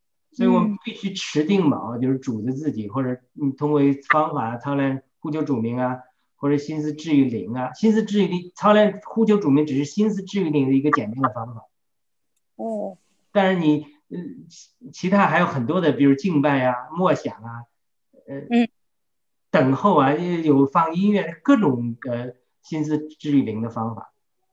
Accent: China; 就像我们中国人讲的投鼠忌器

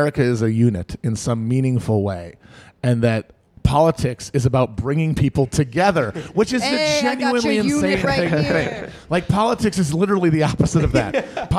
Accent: United States; Which is why this ad is so amazing to watch as an American.

